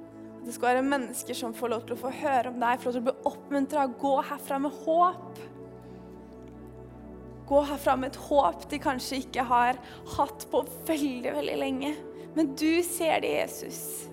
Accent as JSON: {"language": "Norwegian", "town": "Lillestrøm", "region": "Akershus", "country": "Norway", "said": "jeg er fra Lillestrøm"}